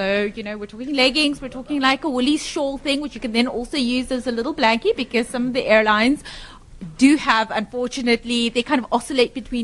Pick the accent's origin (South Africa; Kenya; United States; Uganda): South Africa; we're South African.